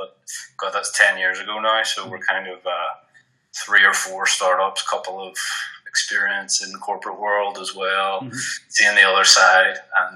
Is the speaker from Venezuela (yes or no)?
no; Northern Ireland, United Kingdom; I had a good support family system growing up in Northern Ireland